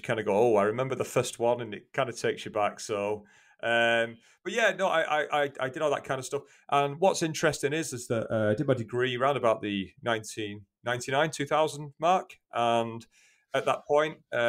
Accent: North West England, United Kingdom; So I'm from Greater Manchester in the UK. I have been around the world.

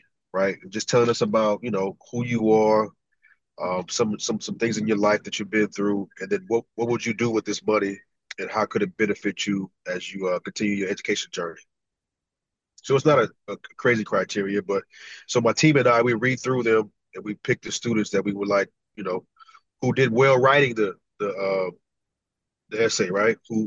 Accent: San Antonio, Texas, United States; so I'm from San Antonio, Texas, but I went to school at UTEP.

